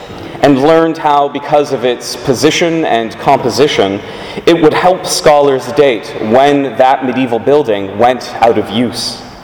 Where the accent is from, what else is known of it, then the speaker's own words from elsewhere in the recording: Toronto, Ontario, Canada; even folks from my hometown, from the University of Toronto